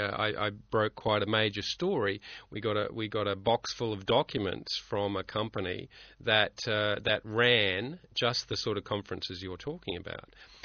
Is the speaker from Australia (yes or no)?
yes; Brisbane, Queensland, Australia; I had friends of mine. I grew up in Brisbane.